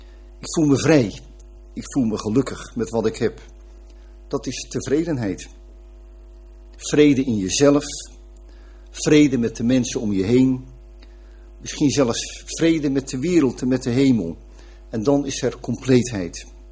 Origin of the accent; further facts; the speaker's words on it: Katwijk, South Holland, Netherlands; Die ken ik goed, want ik kom uit Katwijk.